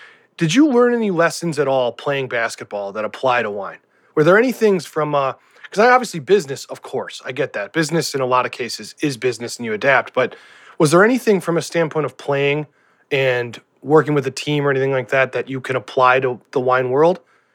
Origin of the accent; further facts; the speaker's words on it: Cleveland, Ohio, United States; I'm from Cleveland, so of course I think about my beloved Cavs